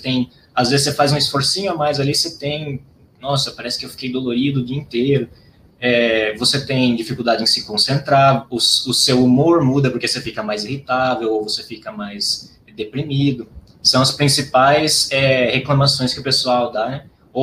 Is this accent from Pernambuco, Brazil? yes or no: no; São Paulo, Brazil; eu venho do interior de São Paulo, né? Então, foi uma transição bem drástica quando eu me mudei para cá